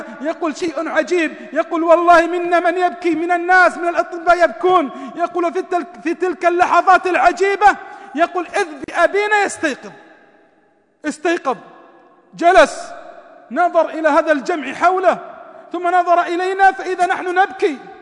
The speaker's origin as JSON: {"language": "Arabic", "country": "Saudi Arabia", "said": "عندنا في المملكة العربية السعودية"}